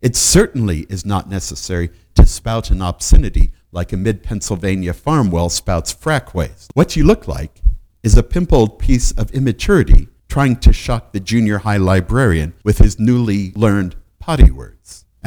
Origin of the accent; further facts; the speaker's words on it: Baden-Württemberg, Germany; I grew up in the Swabian parts of Germany and remember the noble words of the regional hero Götz von Berlichingen.